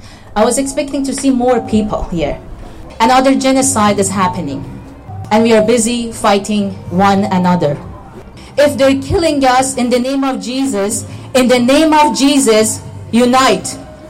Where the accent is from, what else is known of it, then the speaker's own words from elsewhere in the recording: Iran; I was born and raised in Iran.